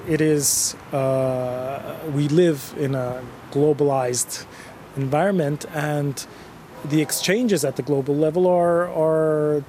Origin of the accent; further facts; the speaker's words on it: Italy; English is a second language; I am from Italy